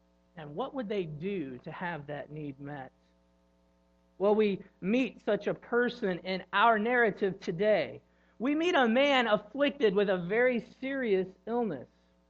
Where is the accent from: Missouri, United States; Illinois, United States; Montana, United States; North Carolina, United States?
Illinois, United States; Now, I grew up in Southern Illinois, so camping meant one thing: camping.